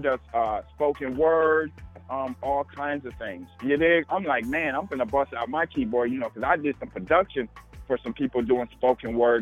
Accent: Minneapolis, Minnesota, United States; My combo is Cherokee and Black, and where I'm from Minneapolis, Minnesota.

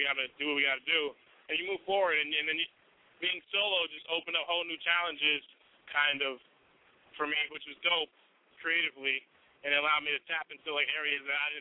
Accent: New York, United States; The 845 is where I'm from. It's my hometown. 845. It's my town, though. It's where I'm from. It's upstate New York.

